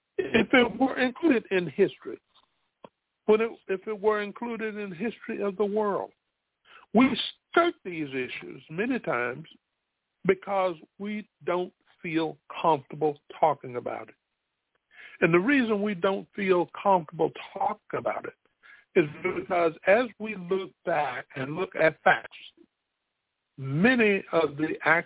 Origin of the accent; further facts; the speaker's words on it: South Carolina, United States; As I've mentioned before, I am born and raised in South Carolina.